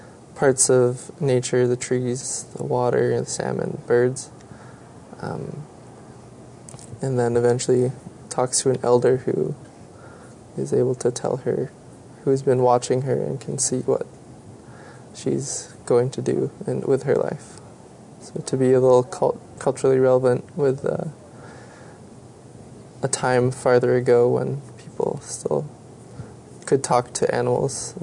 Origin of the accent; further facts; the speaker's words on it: Vancouver, British Columbia, Canada; I grew up here in Vancouver on Musqueam territory.